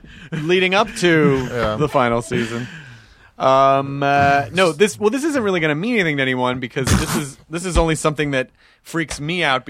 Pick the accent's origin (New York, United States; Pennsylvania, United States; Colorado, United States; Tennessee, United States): Tennessee, United States; Memphis; also born or lived in Louisville; we moved away when I was really, really young and I grew up in Memphis.